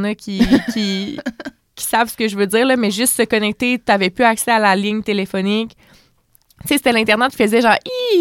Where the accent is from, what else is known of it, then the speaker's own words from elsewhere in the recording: Coaticook, Quebec, Canada; je venais de Quaticook, j'ai dans ces environs-là.